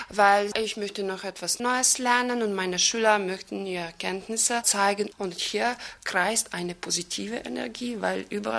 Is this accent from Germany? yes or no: no; Belgrade, Serbia; German is a second language; Ich komme aus Serbien, aus Belgrad. Mein Geburtsdatum ist 22. Mai 1977.